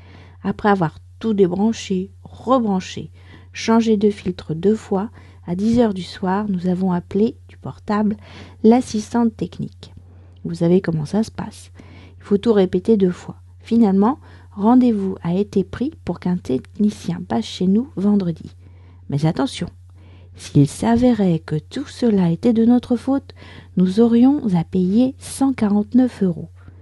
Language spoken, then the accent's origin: French; France; je suis française, j'habite près de Paris et je vous raconte au travers de ce podcast un petit bout de ma journée